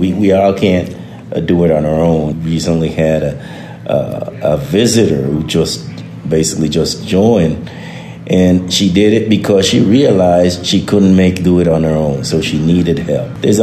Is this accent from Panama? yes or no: yes; Panama; first language Spanish; English is a second language; now in United States; I am originally from Panama in Central America. So I grew up speaking Spanish. I consider myself Latino, but I do have West Indian ancestry, and I did grow up in the U.S. territory